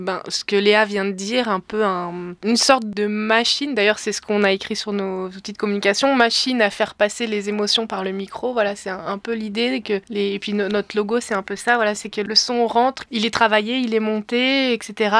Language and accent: French; Provence-Alpes-Côte d'Azur, France; now in Ardèche, France; Moi, je suis ardéchoise d'adoption. À la base, je suis des Alpes du Sud et je suis arrivée en Ardèche un peu par hasard quand je suis venue voir des amis qui venaient de s'installer ici.